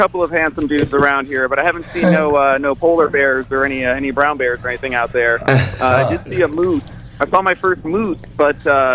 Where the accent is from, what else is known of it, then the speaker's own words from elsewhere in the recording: Florida, United States; I'm up from Florida.